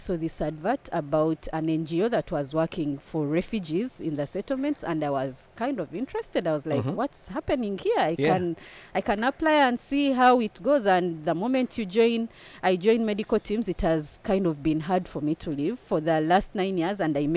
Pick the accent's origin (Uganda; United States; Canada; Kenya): Uganda; I grew up in a town that's far from the capital, from the capital city of the country.